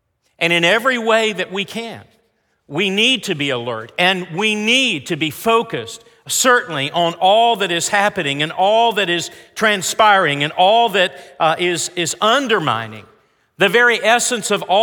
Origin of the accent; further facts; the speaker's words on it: Tennessee, United States; how about this as close to home as my home state of Tennessee?